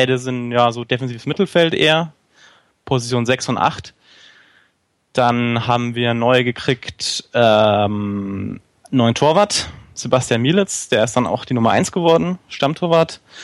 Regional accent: Fürth, Bavaria, Germany; Ja, und bin gebürtiger Fürther

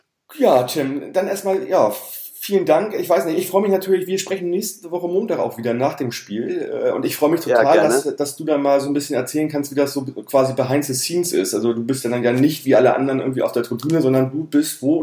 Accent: Hamburg, Germany; Also ich bin so in Hamburg aufgewachsen

